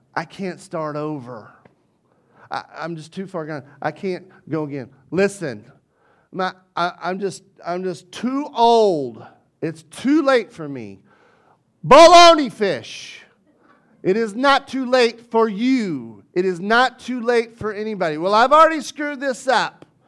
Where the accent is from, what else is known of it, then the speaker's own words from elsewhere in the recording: the South, United States; accent: Southern; I grew up in a very Southern Baptist church. That's where I get my cool accent because I grew up in the South.